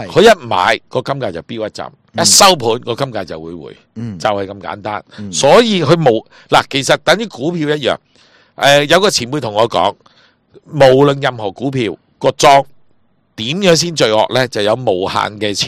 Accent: China; 总之我是中国人啦

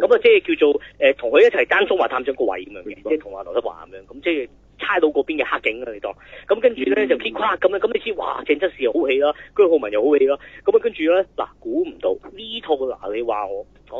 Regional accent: Chaozhou, Guangdong, China; 我哋潮州人就當年佢做得幾型嘅

